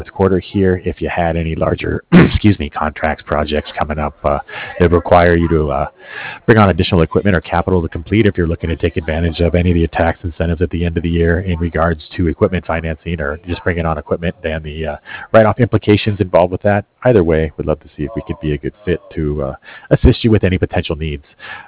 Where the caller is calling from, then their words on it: Cardiff, Wales, United Kingdom; I'm calling from Cardiff.